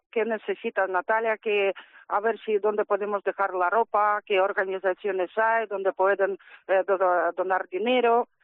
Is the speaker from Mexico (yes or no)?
no; Ukraine; Spanish is a second language; now in Palencia, Spain; yo me estaba aquí como ucraniana, no había muchas ucranianas aquí en Palencia, somos 5 contadas y unas cuantas rusas